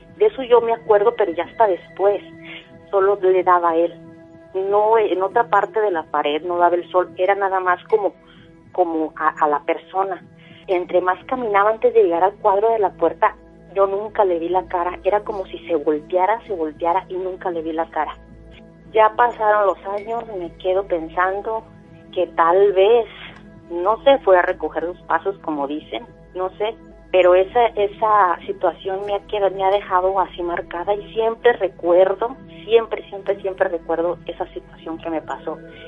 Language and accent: Spanish; La Piedad, Michoacán, Mexico; Yo soy de La Piedad, Michoacán.